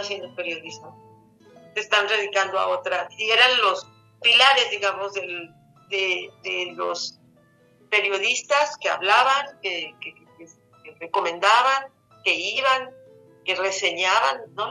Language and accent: Spanish; Poza Rica, Veracruz, Mexico; Hace años tuve una función en mi tierra, en Poza Rica